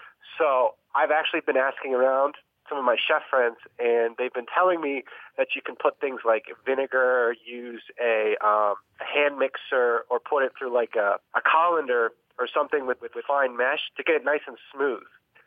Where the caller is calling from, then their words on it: Delaware, United States; I'm calling from Delaware.